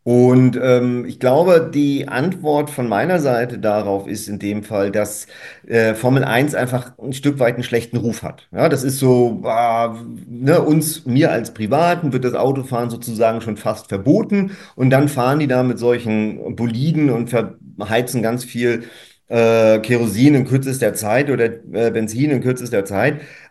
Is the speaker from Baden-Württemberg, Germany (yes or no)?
no; Mecklenburg-Vorpommern, Germany; ich komme hier auch aus der Region und bin dann nach Stralsund zurückgekommen